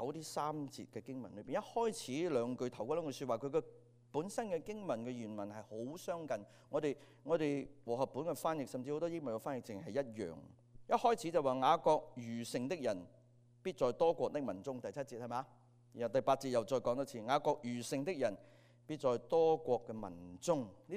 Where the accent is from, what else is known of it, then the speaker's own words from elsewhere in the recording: Hong Kong; 即係我哋香港人講嘅